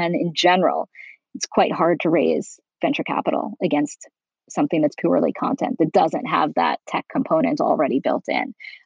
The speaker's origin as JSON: {"language": "English", "region": "New York", "country": "United States", "lives_now": "Beverly Hills, United States", "said": "I'm not. I'm originally from New York."}